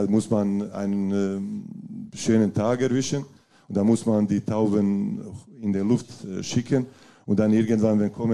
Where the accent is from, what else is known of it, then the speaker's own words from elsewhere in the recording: Bosnia & Herzegovina; German is a second language; now in Germany; So als Jugendlicher, 15 Jahre, er sagt bei uns in Bosnien, in meiner Heimstadt, irgendwo Anfang November bis Ende März war normalerweise immer halbes Meter Schnee.